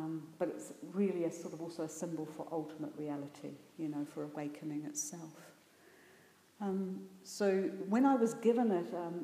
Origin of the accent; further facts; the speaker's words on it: New Zealand; I'm a New Zealander and I come from a culture that is pretty communally community orientated